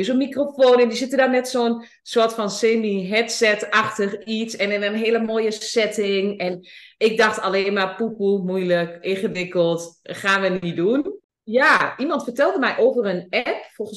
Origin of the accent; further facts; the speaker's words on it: Overijssel, Netherlands; accent: Twente; oh god, mijn accent, mijn Twentse accent.